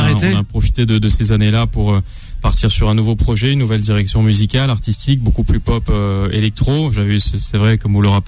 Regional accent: Nice, Provence-Alpes-Côte d'Azur, France; also born or lived in Marseille; Ouais, oui, oui, ouais. J'ai grandi à Nice. Je suis né à Marseille, j'ai grandi à Nice.

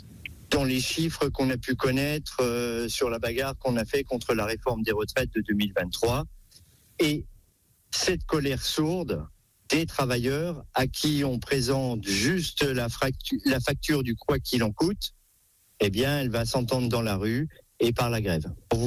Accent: Bourgogne-Franche-Comté, France

